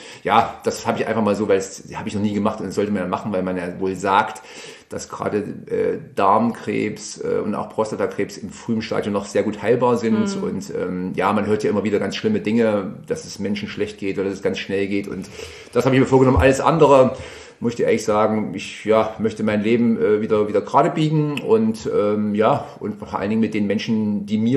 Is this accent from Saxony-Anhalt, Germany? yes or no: no; Thamsbrück, Thuringia, Germany; Also wie gesagt, wir sind eigentlich aus Tamsbrück stammend